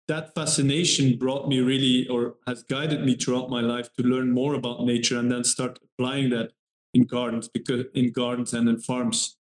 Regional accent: Belgium; also born or lived in Germany; I'm originally from Belgium, but I lived some time in Germany.

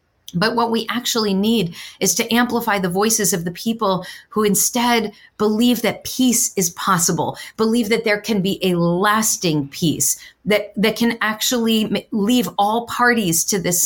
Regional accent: United States; I, as an American rabbi, believe that part of my responsibility is to help the diaspora communities envision a different kind of future

